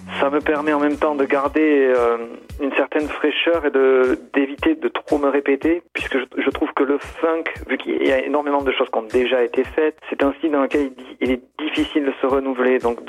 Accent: Nouvelle-Aquitaine, France; Ensuite, moi, je viens de la région du Pays Basque, donc pour trouver les disques de funk, c'était vraiment très très compliqué à l'époque.

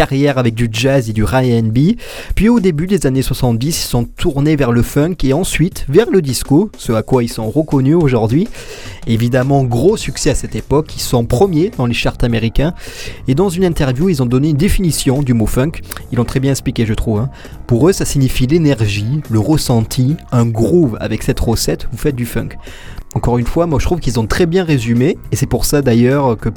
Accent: France; si on regarde en Belgique 37e dans le classement et chez nous en France 15e

